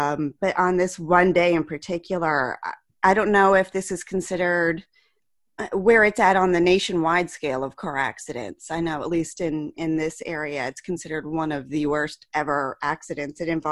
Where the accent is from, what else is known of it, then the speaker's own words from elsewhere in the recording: Roswell, Georgia, United States; because I'm from Roswell, Georgia, and my mom's whole family's up in Michigan.